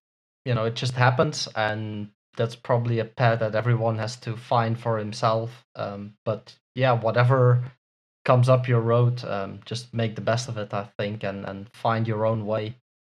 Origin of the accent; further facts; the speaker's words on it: Belgium; now in Spain; So yeah, I grew up in Belgium and went to university there.